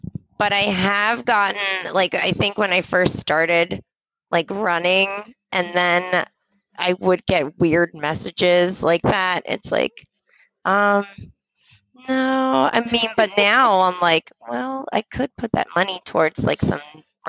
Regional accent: Pasadena, Maryland, United States; I'm born and raised in Pasadena, Maryland. So that's kind of like kind of in between everything. We got Baltimore, in between Annapolis, and then 40 minutes away from DC.

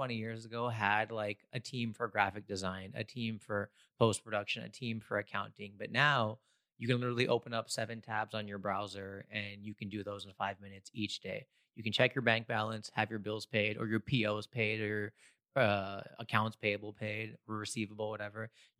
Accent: United States; Growing up in America, it was always Merry Christmas to Timmy and Happy Holidays to me from the teacher

